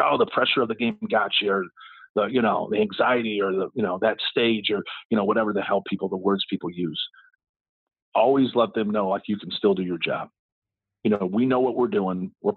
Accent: Indiana, United States; I grew up on a college campus. I grew up on Ball State's campus. I used to go watch Ball State's games when I was a little kid.

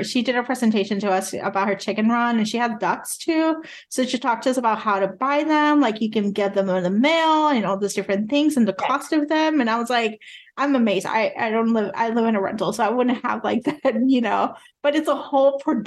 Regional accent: New York, United States; which is strange because I came from New York where it has all these like amazing food.

